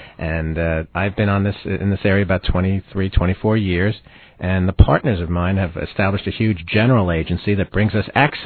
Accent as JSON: {"language": "English", "region": "New York", "country": "United States", "said": "I'm a New Yorker."}